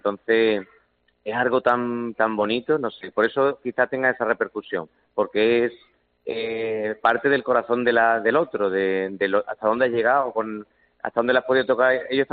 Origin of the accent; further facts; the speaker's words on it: Huelva, Andalusia, Spain; además soy el único de Huelva